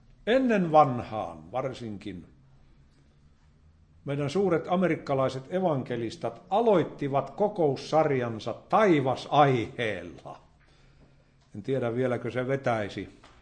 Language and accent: Finnish; Suonenjoki, North Savo, Finland; minä olen Suonijoelta kotoisin ja Pieksämäki on ihan siinä lähellä